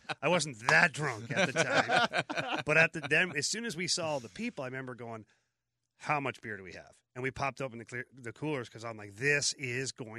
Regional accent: Canada; Well, I'm from Canada, right?

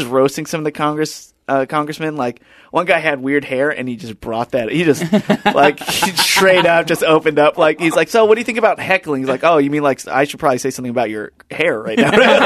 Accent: Philippines; And I was like, yeah, I'm Filipino.

